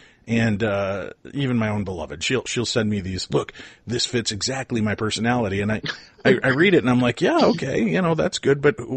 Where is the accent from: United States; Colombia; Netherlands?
United States; Chicago, Illinois; I grew up in Chicago, so I would look in the Sun Times for the one and the Tribune for the other